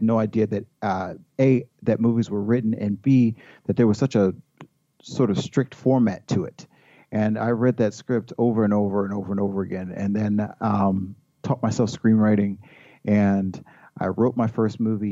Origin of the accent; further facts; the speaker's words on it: Baltimore, Maryland, United States; now in Frederick, United States; Well, I'm currently in Frederick, Maryland, which is sort of my adopted city. I grew up in Baltimore and went to high school with Michael Phelps.